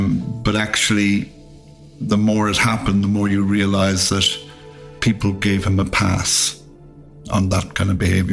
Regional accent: Limerick, Munster, Ireland; But he was from Limerick. I was from Limerick. We had some mutual connections in Limerick.

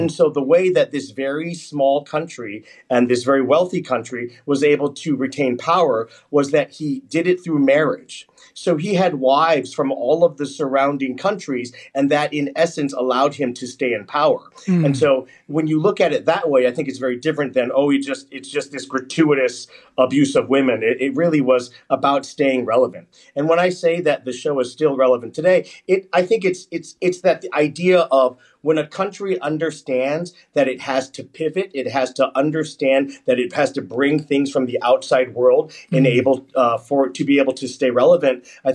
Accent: United States; I grew up in the United States.

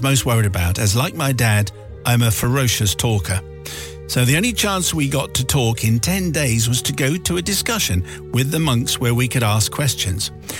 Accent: England, United Kingdom; Anyway, I said I'm English and I'm not supposed to be speaking and I don't speak Thai.

